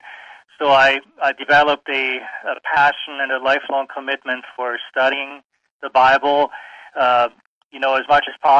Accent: Vienna, Austria; I grew up in Europe, in Vienna, Austria, in a Roman Catholic family

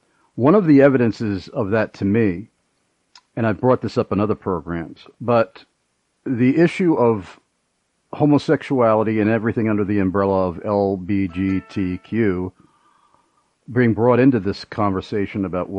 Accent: New York, United States; that's what I've witnessed in growing up in New York.

